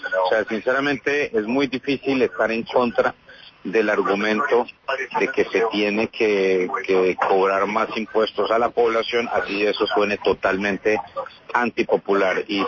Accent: Colombia

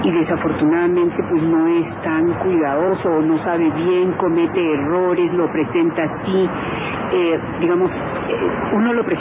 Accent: Colombia; Como buenos colombianos siempre hacemos eso.

